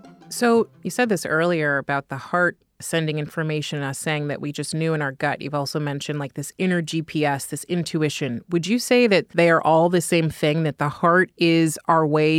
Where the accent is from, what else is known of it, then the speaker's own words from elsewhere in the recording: California, United States; now in New York, United States; I'm from California. I live in New York.